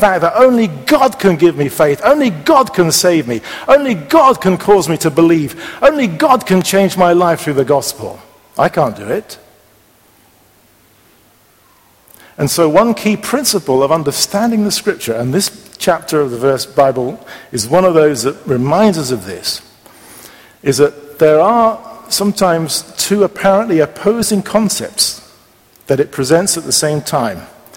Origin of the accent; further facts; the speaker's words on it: England, United Kingdom; I think of some of the churches that I know in England, my home country, where they have particularly followed that strand of belief.